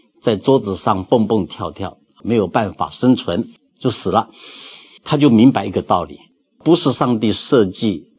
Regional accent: China; 我们中国人说到人生四大乐

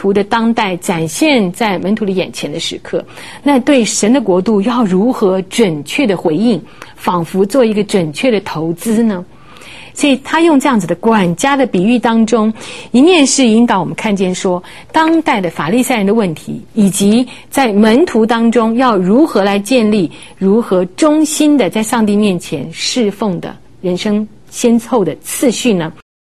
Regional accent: China; 马门就是财力的意思，有点像我们中国人的这个财神爷哈

